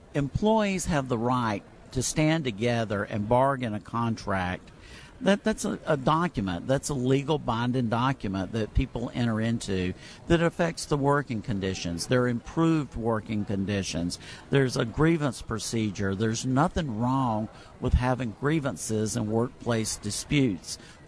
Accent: North Carolina, United States; the folks in Maryland, which is now my home state, originally North Carolina was

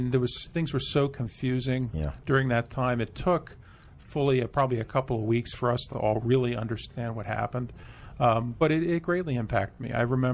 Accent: New Jersey, United States; My family moved around a lot, and I think I lived in most parts of northern New Jersey. So it was a great childhood.

